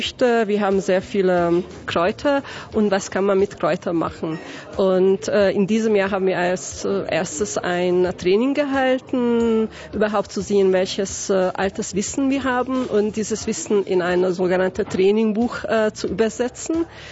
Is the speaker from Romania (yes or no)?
yes; Transylvania, Romania; German is a second language; Ich komme aus Transsilvanien, eigentlich aus der Gegend, wo die Ungarn leben. Also sehr nah zu unserer Gegend wohnen die Deutsche, die Siebenbürger Sachsen. Also ein ganz multikulturelle Gegend, wo ich herkomme.